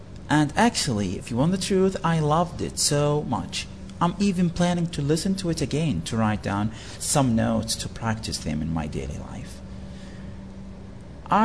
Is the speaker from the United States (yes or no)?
no; Riyadh, Riyadh Province, Saudi Arabia; born there; English is a second language; I was born in Riyadh, Saudi Arabia. I'm 20 years old.